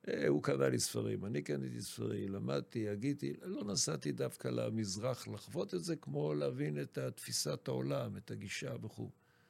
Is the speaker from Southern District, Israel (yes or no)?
yes; Eilat, Southern District, Israel; אני גדלתי בית חילוני באילת